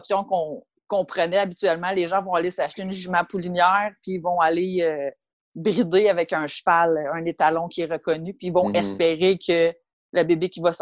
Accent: Laval, Quebec, Canada; moved away as an adult; Je viens de Sainte-Rose à Laval. J'ai passé ma vie là. J'ai jamais déménagé. C'est mon enfance. Je suis partie de là, j'avais 21 ans.

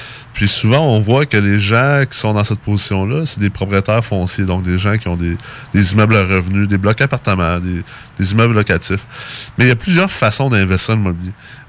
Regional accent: United States; moi, j'ai grandi aux États-Unis, donc je connais très bien quand même le marché.

